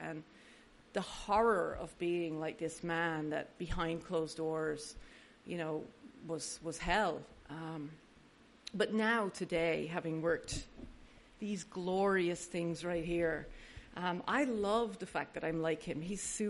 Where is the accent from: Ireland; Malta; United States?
Ireland; Dublin, Leinster; might notice a little tiny bit of an accent. It's faded a lot over the years. I was born in Dublin, Ireland, on Easter Sunday, 1971.